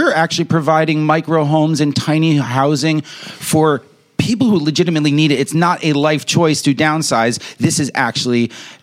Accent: New York, United States; I mean, I'm a New Yorker.

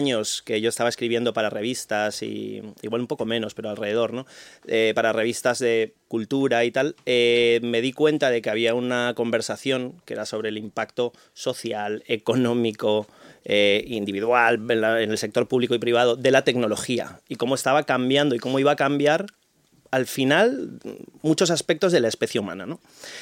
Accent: Peru; born there; mi cultura, la española, yo además soy nacido en Perú

